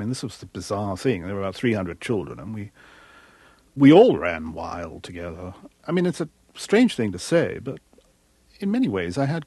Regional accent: Shanghai, China; I'm the same age as the boy, Jim. I was born in Shanghai like him. I lived in that house, went to that school, had those parents. I was in Shanghai when the Japanese invaded China.

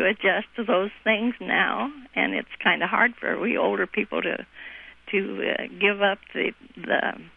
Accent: Kent, Iowa, United States; Well, I'm from Kent, Iowa.

